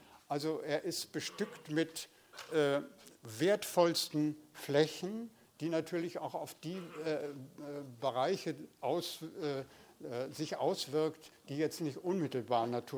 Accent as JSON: {"language": "German", "town": "Horst", "region": "Schleswig-Holstein", "country": "Germany", "said": "ich komme aus Horst"}